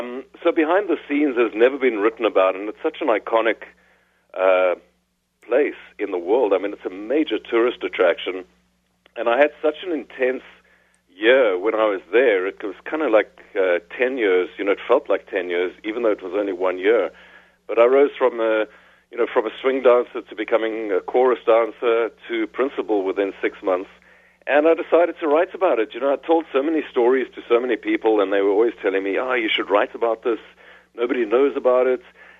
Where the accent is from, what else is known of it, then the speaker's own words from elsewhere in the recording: Johannesburg, Gauteng, South Africa; So basically, I grew up, as you can hear, in South Africa. I was born in Johannesburg